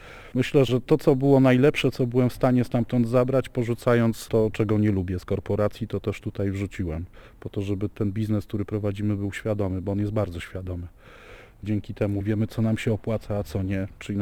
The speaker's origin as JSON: {"language": "Polish", "town": "Kraków", "region": "Lesser Poland", "country": "Poland", "also_born_or_lived": "Warsaw", "said": "Pochodzę z Krakowa, mieszkałem w Warszawie i gdzieś tam wskutek moich jakichś życiowych zmian bardzo poważnych pojawiłem się w tej okolicy."}